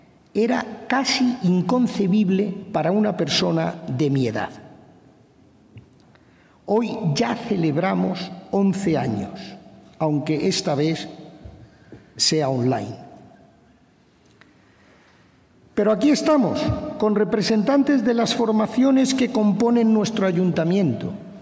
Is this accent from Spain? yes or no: yes; Spain; Como español judío